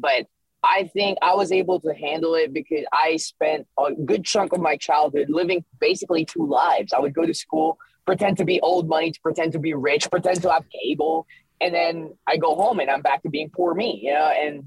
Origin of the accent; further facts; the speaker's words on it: Philippines; it wasn't that I wasn't proud of being Filipino, but I grew up in the Philippines where being Filipino was kind of frowned upon.